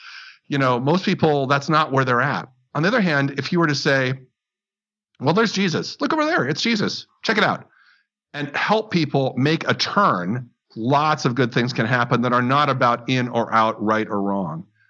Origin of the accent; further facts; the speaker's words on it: San Diego, California, United States; I'm not a hockey fan because I grew up in San Diego.